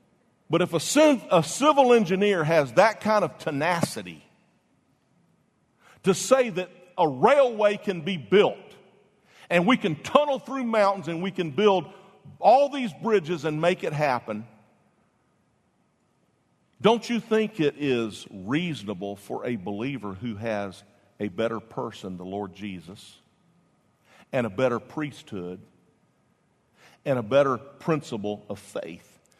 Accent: Florida, United States; I said, I'm a pastor from Florida. I'll never be here again.

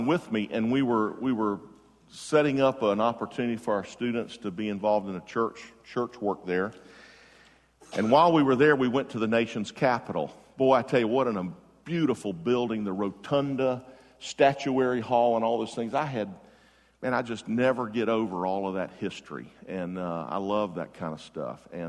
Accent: Jacksonville, Florida, United States; Senator Graham, we're from Jacksonville.

